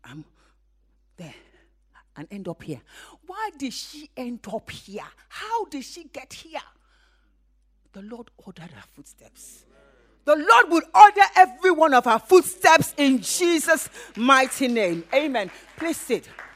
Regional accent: United Kingdom; Like, I'm British, right? And I come from Britain. I'm a British woman from Britain.

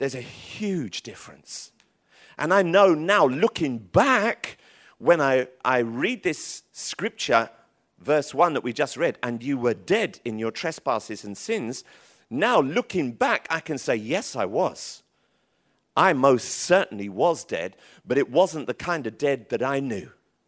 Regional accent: Tottenham, London, United Kingdom; I grew up in Tottenham in North London.

